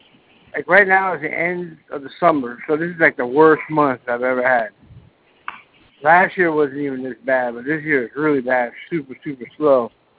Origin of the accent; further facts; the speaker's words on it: Miami, Florida, United States; now in Vero Beach, United States; So I'm from Miami originally. So I do what we do at home.